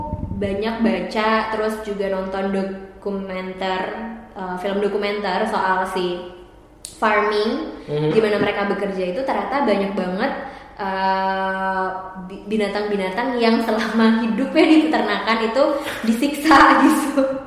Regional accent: Salatiga, Central Java, Indonesia; Dulu aku dari Salatiga kan, terus akses ya bisa dibilang aksesnya tuh nggak sebanyak yang di Jakarta

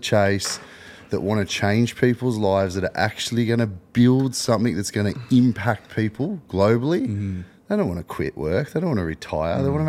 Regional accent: Wollongong, New South Wales, Australia; I had adopted parents growing up in the Gong. So mostly migrant population, playing soccer.

